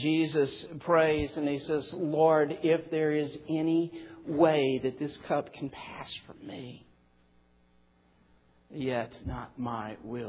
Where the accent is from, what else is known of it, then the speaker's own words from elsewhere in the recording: Arkansas, United States; When I was young, growing up in South Arkansas, I was the youngest, three older sisters, that was tough.